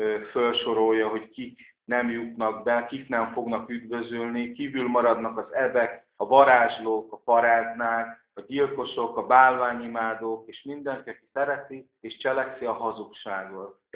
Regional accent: Bács-Kiskun, Hungary; legalábbis a mi vidékünkön, ahol fölnőttem a Bács-Kiskunságban

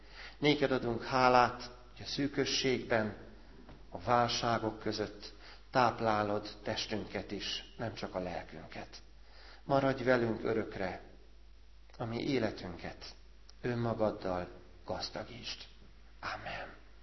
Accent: Transylvania, Romania; now in Hungary; mi is imádkozunk ő értük odahaza Erdélyben nehézségek között

